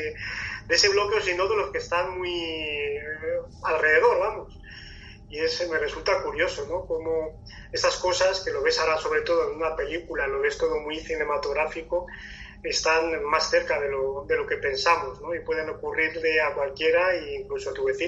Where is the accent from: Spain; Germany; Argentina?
Spain; Madrid, Community of Madrid; Yo soy de Madrid.